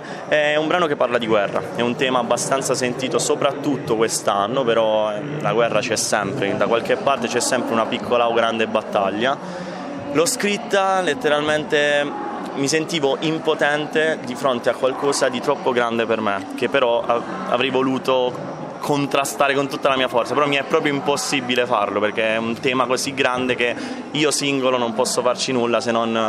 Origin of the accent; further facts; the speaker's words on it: Taranto, Apulia, Italy; sono partito da Taranto, sono di Taranto io, Bari, mi sono spostato un po' in Puglia e sono partito così.